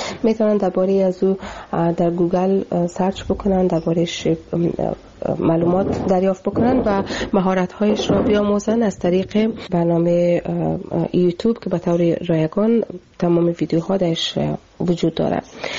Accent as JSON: {"language": "Persian", "country": "Pakistan", "tie": "born or raised there", "said": "و از افغانستان هستم. در پاکستان به دنیا آمدیم و فعلا هم در پاکستان زندگی میکنم."}